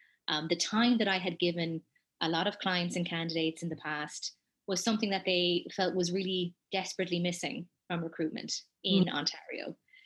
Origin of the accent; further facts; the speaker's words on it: Ireland; moved away as an adult; My husband, now husband, and I moved to Toronto from Ireland in 2013.